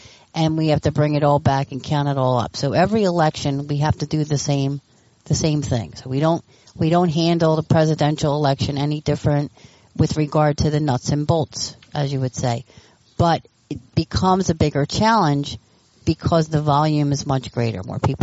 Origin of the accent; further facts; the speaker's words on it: Philadelphia, Pennsylvania, United States; I'm from Rawnhurst in northeast Philly.